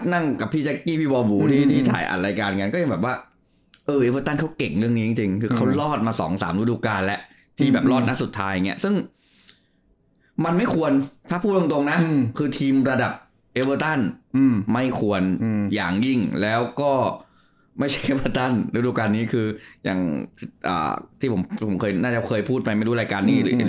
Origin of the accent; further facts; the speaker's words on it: Nakhon Si Thammarat, Thailand; now in Bangkok, Thailand; บ้านอยู่นครศรีธรรมราชแต่ก็ไม่ได้เชียร์ทีมบ้านเกิดแบบ 100% เพราะเราไม่ได้ไปดูตอนนี้ทำงานกรุงเทพ